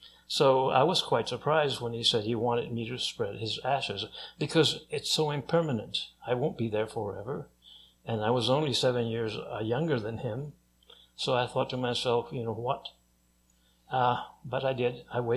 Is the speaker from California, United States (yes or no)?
yes; California, United States; I grew up in California, and right near us was Stinson Beach, just north of San Francisco. And that was my playground.